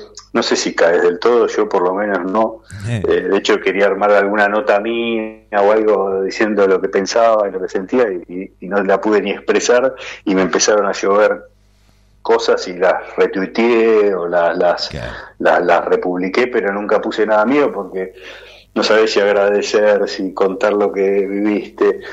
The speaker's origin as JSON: {"language": "Spanish", "country": "Argentina", "said": "No es que nos pareció a nosotros como por argentinos, digamos."}